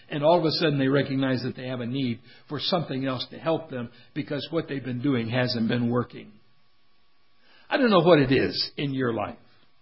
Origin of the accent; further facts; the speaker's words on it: Canton, Ohio, United States; I was born and raised in Canton, Ohio, and went to Bob Jones down in Greenville, South Carolina.